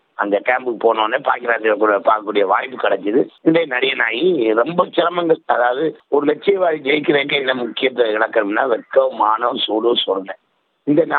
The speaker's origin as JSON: {"language": "Tamil", "country": "Sri Lanka", "said": "நான் ஒரு இலங்கை தமிழன்"}